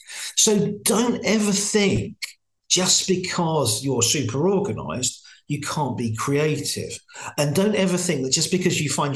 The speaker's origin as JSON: {"language": "English", "town": "Margate", "region": "South East England", "country": "United Kingdom", "tie": "born or raised there", "said": "I grew up in Margate when it was no good, when it wasn't as fashionable as it is now."}